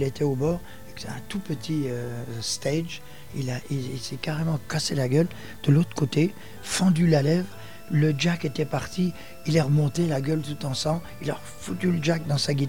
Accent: Cherbourg, Normandy, France; au patronage laïque de ma ville où j'ai grandi, là, à Cherbourg.

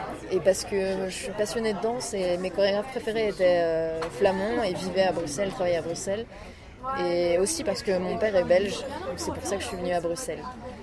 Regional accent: France; accent: French; now in Belgium; Enfin, déjà, j'ai un accent français. Et dès que je reviens en France, je fais une seule bise maintenant.

